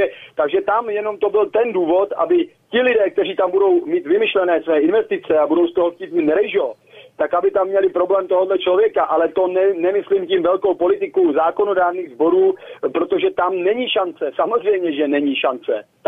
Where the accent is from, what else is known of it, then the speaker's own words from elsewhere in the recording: Pardubice, Pardubice Region, Czechia; To znamená, že chci říct, že tam třeba u nás v Pardubicích jsou kauzy, které jsou dneška nevyřešené